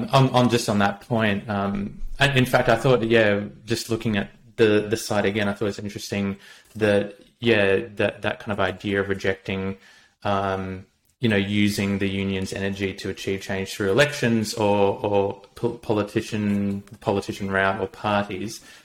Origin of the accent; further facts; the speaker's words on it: Logan, Queensland, Australia; also born or lived in Sydney; I grew up in Logan, I actually rented in Sydney for a long period of time, over 10 years.